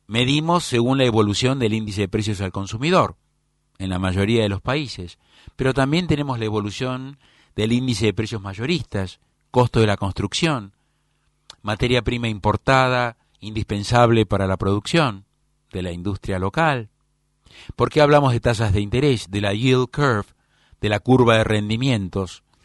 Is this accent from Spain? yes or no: no; Argentina; celebramos como argentinos.